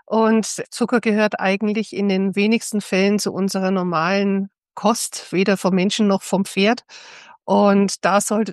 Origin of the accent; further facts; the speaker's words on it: Bavaria, Germany; also ich komme aus Bayern, es ist so mein Hauptgebiet